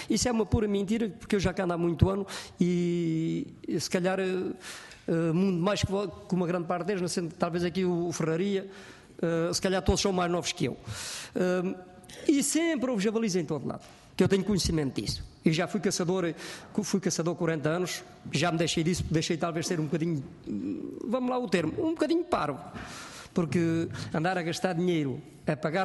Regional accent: Portugal; Sou português, nasci português.

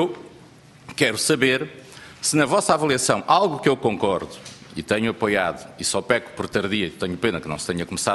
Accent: Viseu, Portugal; eu que sou de Viseu não tenho comboios

